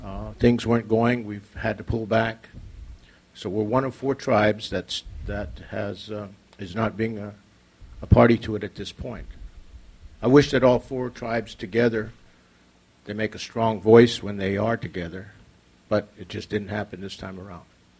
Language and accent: English; Hoopa, California, United States; I'm from Hoopa, tribal member.